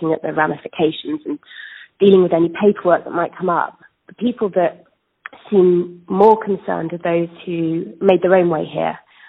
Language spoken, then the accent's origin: English; United Kingdom; I felt unwelcome as a British person, but also as somebody who does see themselves as a global citizen or at least a European citizen.